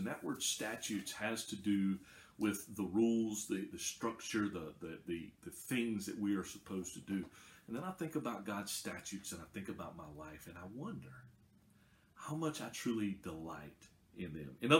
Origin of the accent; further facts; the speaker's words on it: the South, United States; I was raised right here in the South